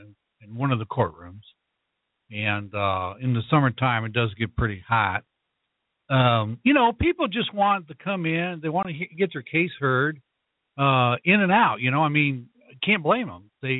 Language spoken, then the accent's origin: English; Illinois, United States; now in Las Cruces, United States; After that, I went to law school at John Marshall Law School in Chicago, because I'm from Illinois.